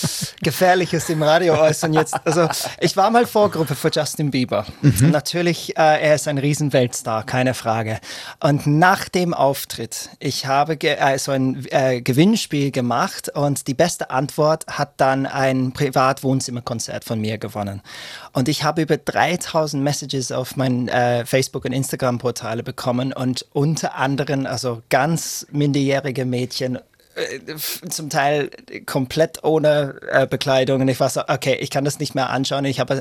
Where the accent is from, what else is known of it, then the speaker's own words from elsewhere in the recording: Stratford-upon-Avon, West Midlands, United Kingdom; born there; German is a second language; moved away; also born or lived in Vienna; Stratford-upon-Avon, genau in der Mitte.